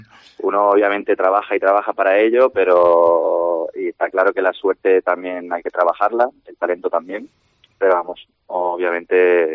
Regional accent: Andalusia, Spain; porque al yo no ser de Asturias, pues lo que al final hago, pues un poquito de donde vengo, de Andalucía

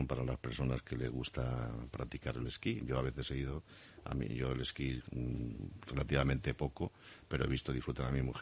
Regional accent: Spain; como somos españoles

